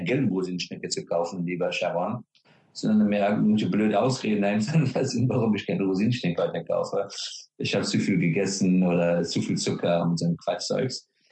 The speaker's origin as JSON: {"language": "German", "country": "Afghanistan", "said": "Und das war mein Weg, damit umzugehen, weil Afghanistan hatte auch zu damaligen Zeitpunkt jetzt in den besten Ruf."}